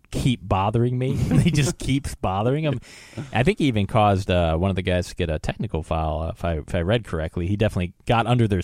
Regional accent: Milwaukee, Wisconsin, United States; he did, my hometown Bucks.

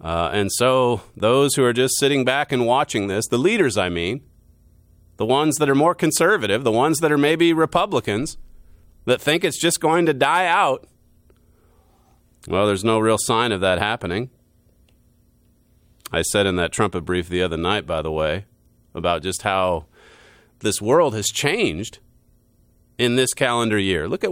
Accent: Canada; now in United States; I'm a Canadian living in the USA.

